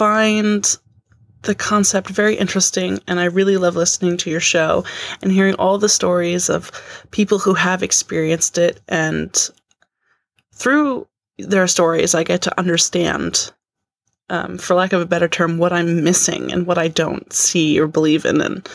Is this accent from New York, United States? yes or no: yes; Albany, New York, United States; I'm from Albany, New York. As a side note, I've noticed that you guys don't get a whole lot of submissions, calls, and the like from this neck of the woods